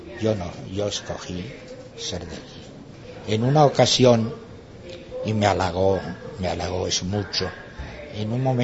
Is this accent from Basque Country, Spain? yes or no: yes; Bergara, Basque Country, Spain; first language Basque; Spanish is a second language; Vergara, para mí, el Vergara de ahora, tal vez sea diferente al Vergara de cuando yo era niño.